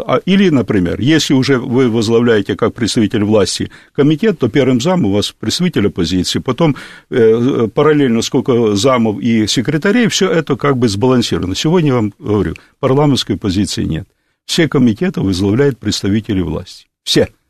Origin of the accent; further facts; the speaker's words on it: Ukraine; Нет, я с Украины, я знаю хорошо, да.